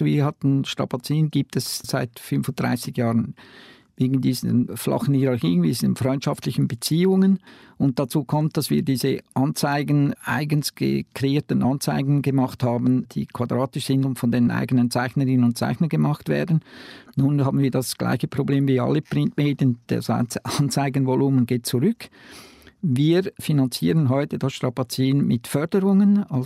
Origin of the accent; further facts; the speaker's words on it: Zurich, Switzerland; Also wir als Zürcher hatten ja diese Jugendbewegung Zürich brennt Anfangs 80er Jahre